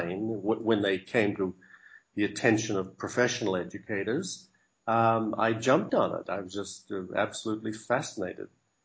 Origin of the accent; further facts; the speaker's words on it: Australia; born there; moved away as an adult; Yes, I was born in Australia. Left there in my 20s and go back every Christmas to spend it with my huge Australian family.